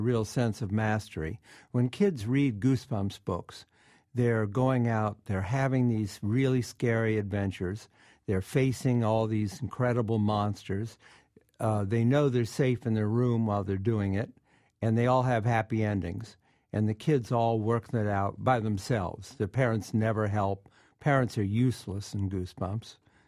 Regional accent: Columbus, Ohio, United States; I grew up in Columbus, Ohio, and I used to ride my bike around the neighborhood

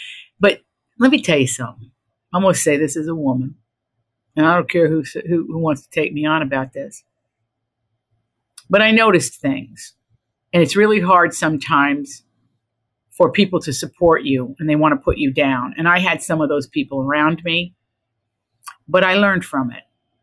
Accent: Appalachia, United States; What they don't understand about me is I grew up in Appalachia, so don't even come at me.

